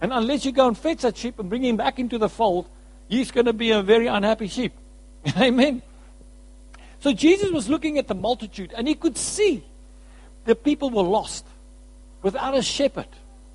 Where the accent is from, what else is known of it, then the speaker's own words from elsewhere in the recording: South Africa; listen, I'm from South Africa.